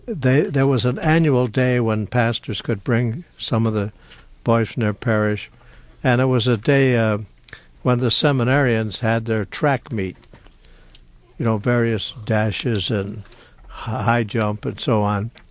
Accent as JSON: {"language": "English", "town": "Muskegon", "region": "Michigan", "country": "United States", "tie": "born or raised there", "also_born_or_lived": "Grand Rapids", "said": "Well, I was born in Grand Rapids, but I mainly grew up in Muskegon and belonged to the Polish parish there"}